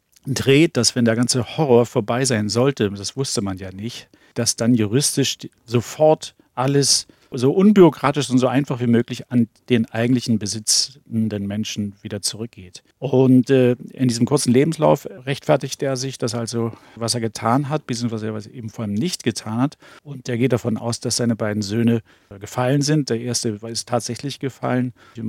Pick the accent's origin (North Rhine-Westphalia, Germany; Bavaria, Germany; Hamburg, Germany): Hamburg, Germany; born there; Ich bin ja ein gebürtiger Hamburger, aber meine Familie, das sind alles Berliner.